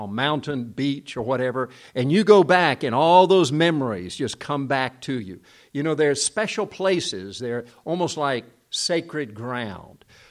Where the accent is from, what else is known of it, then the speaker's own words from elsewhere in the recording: Gwangju, South Korea; Where I grew up in Korea was the city of Gwangju, and we lived on a little hill with some other missionaries in the area.